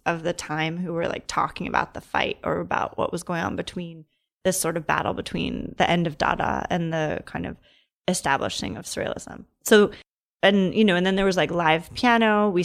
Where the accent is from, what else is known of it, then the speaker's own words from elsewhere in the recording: Long Island, New York, United States; I grew up in Long Island. Then I was, you know, went to college, came back, was living in Brooklyn, in Greenpoint, working at a gallery in Chelsea.